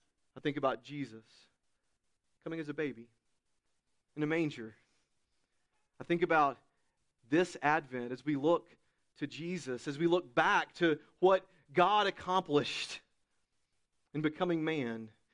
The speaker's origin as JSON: {"language": "English", "region": "Southeast", "country": "United States", "tie": "born or raised there", "said": "I'm from the Southeast, grew up on a farm."}